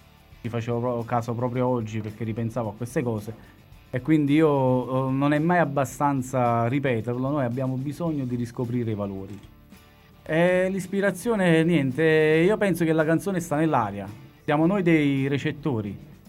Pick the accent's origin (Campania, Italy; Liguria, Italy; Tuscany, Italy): Campania, Italy; Naples; Veniamo da Napoli.